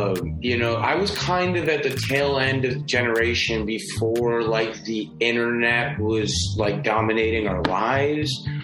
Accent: Syracuse, New York, United States; there's a movie studio now in Syracuse, like, in my hometown

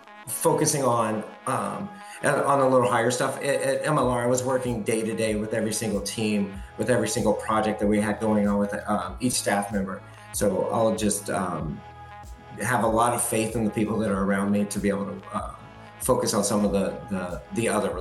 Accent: Texas, United States; Yeah. Hey, well, at first I'm a Texan and then an American.

